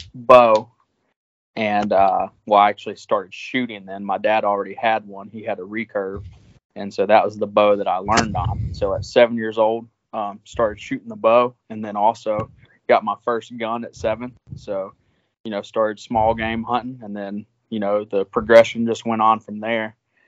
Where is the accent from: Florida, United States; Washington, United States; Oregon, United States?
Florida, United States; Weewahatchee; I grew up in Florida, and I was about 6 years old. We moved to a little place called Weewahatchee, Florida, and it's a little one red light town.